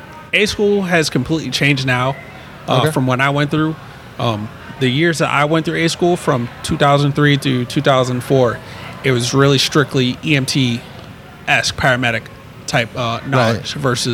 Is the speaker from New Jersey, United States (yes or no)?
yes; New Jersey, United States; So when I moved to Maryland from Jersey, New Jersey, that's where I grew up and raised. I didn't know what I wanted to do yet because, you know, city life, there wasn't any much aspirations.